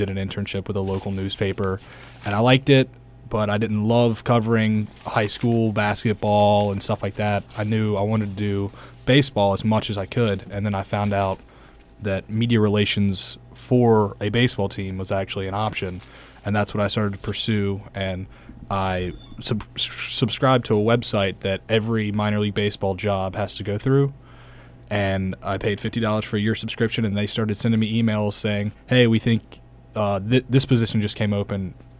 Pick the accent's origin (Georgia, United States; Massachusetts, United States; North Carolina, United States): North Carolina, United States; Greenville; I was at East Carolina University, which is in Greenville, North Carolina. It's my hometown.